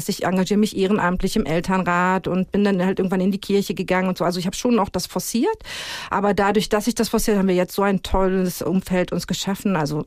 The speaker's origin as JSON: {"language": "German", "country": "Germany", "lives_now": "Switzerland", "said": "auch das erste Mal in meinem Leben Rassismus hier in der Schweiz erlebt. Das habe ich vorher nie erlebt, als Deutsche natürlich."}